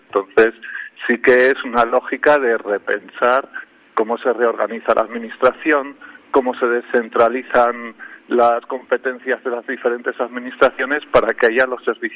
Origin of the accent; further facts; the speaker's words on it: Navarre, Spain; porque yo vengo de Navarra. Entonces, en Navarra hemos hecho un gobierno de cambio